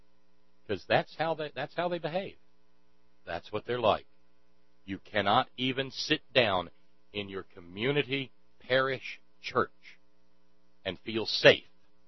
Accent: the South, United States; I used to think that was kind of brutal because I was raised in the South.

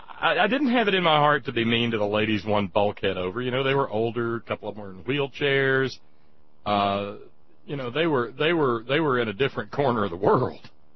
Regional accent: West Virginia, United States; "Well, you know, we're from West Virginia."

